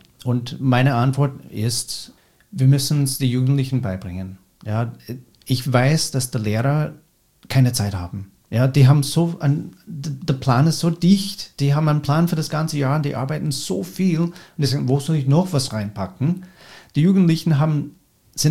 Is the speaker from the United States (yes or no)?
yes; United States; German is a second language